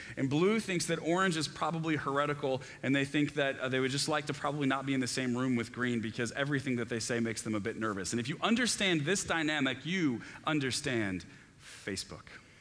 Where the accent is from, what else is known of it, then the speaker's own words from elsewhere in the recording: Texas, United States; now in Chicago, United States; So when I was growing up in Texas, there was a church in Houston, Joel Osteen's church